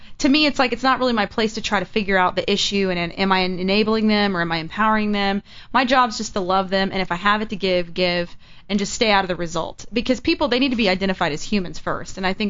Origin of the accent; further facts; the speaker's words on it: Texas, United States; when you first move here, you're like, oh my gosh, homeless people, because I'm from Texas.